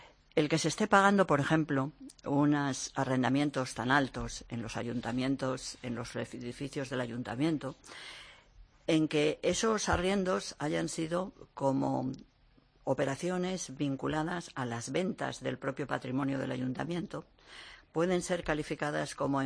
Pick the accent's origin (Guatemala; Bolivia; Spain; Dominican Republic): Spain; Community of Madrid; Yo soy de la de Salavilla, yo he nacido en la de Salavilla